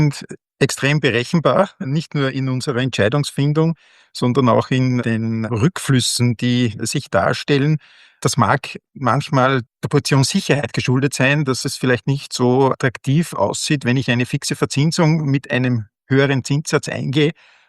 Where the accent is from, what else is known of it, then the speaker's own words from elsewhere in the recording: Linz, Upper Austria, Austria; Ich komme aus Linz